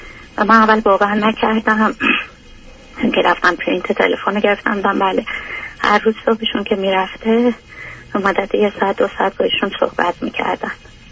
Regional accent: Iran; moved away; من از ایران اومدم

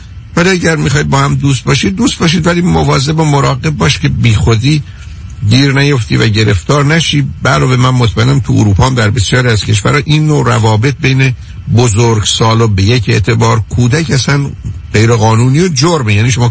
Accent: Iran

